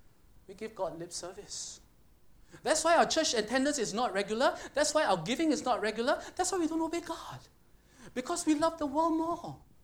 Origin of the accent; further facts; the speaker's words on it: Singapore; I'm a Singaporean.